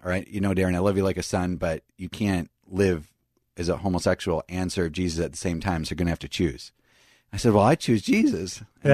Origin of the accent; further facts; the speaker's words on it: Northfield, Minnesota, United States; I grew up in Northfield. I was in Northfield at the time.